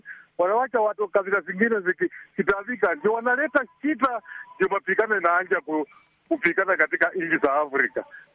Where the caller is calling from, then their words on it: Sango Malakisi, Bungoma County, Kenya; natoka Sango Malakisi, kaunti ya Bungoma.